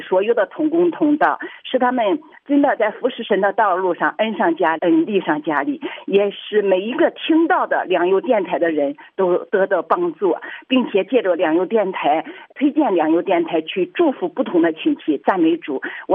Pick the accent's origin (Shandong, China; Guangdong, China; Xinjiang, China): Guangdong, China; 我是广东的